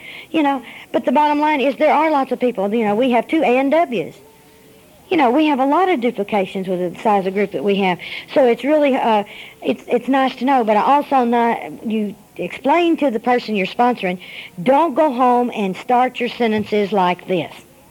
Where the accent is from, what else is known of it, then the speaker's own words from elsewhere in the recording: the South, United States; You know, I'm from the South. We have all sorts of names.